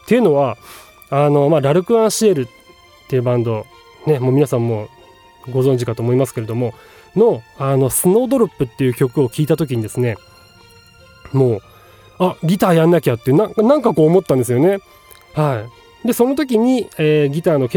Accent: Niigata, Japan; 私はですねあの新潟出身の、シンガーソングライターの田舎者でございますから、このバカイネッカというのはですね、新潟弁、まあ、の方言なんですね

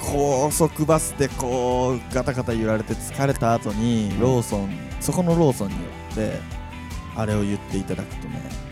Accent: Shizuoka, Japan; で静岡、僕らね出身だから、静岡から東京だとなんだ

